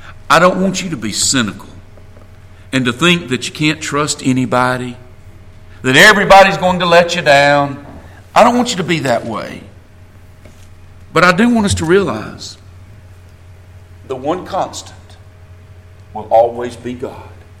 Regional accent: the South, United States; I'm a Southerner. Well, I don't have to tell you that. You listen to me talk, tell that.

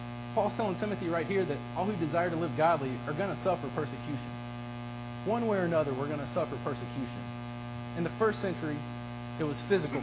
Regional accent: Kentucky, United States; As many of you all know, growing up in Kentucky, I love basketball.

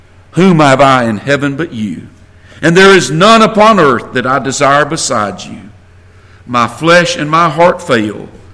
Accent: the South, United States; I'm a Southerner. Well, I don't have to tell you that. You listen to me talk, tell that.

